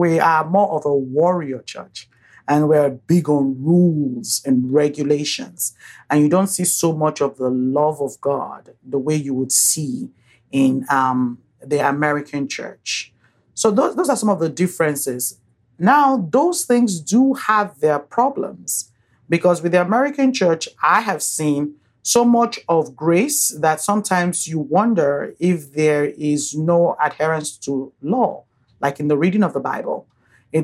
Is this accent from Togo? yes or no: no; Benin City, Edo, Nigeria; Growing up in Benin, Nigeria